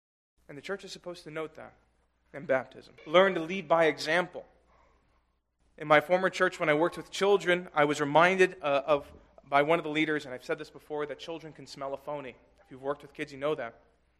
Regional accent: New York City, New York, United States; Now, this is personal for me because I grew up in New York City.

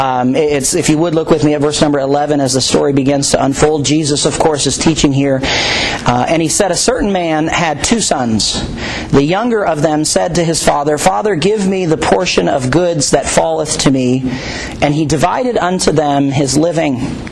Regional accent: Minneapolis, Minnesota, United States; Some of you know my testimony already, but I grew up in Pastor Monty's youth group in Minneapolis

